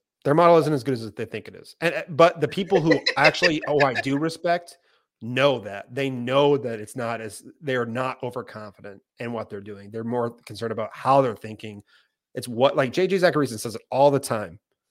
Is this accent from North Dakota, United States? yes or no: no; Maine, United States; now in Providence, United States; But I am from Maine, though. I am from Maine.